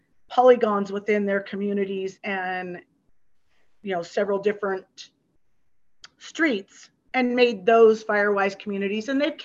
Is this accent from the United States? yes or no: yes; California, United States; Born and raised in Placer County, very, very, very familiar with wildland fires and the fire service.